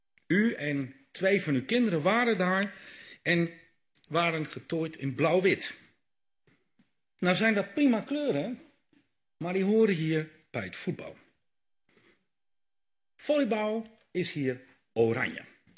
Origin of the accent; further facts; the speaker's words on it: Groningen, Netherlands; born there; Zelf ben ik geboren in het Gronings Land